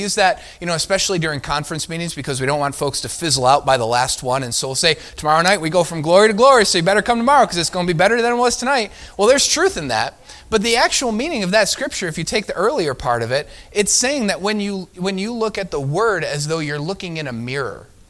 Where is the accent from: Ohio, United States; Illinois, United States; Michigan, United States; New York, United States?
New York, United States; I'm from New York. That's not an actual saying we use, but, you know, I've heard that said before.